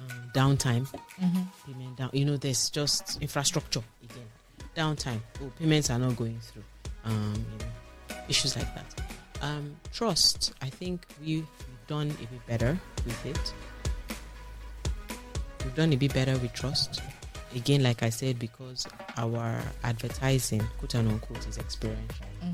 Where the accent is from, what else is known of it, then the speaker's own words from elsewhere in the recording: Nigeria; So, you know, I wish as a Nigerian that I could, I had, you know, I had local sources of quality products, you know, to sell.